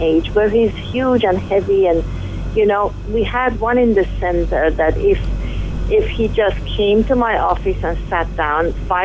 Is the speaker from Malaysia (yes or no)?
yes; Malaysia; I live here, yes. I'm Malaysian.